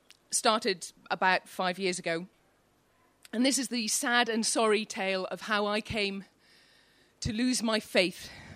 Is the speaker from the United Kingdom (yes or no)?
yes; Wales, United Kingdom; I'm Welsh, I've no idea what they are either.